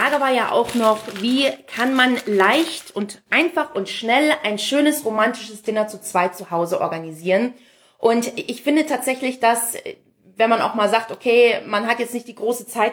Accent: Munich, Bavaria, Germany; ich bin Münchnerin. Wir wohnen jetzt schon eine sehr, sehr lange Zeit hier, deswegen definiere ich mich auch als Münchner.

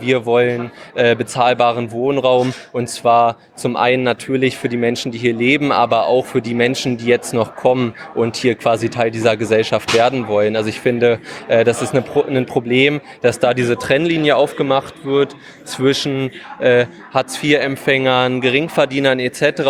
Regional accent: Berlin, Germany; ich komme aus Berlin

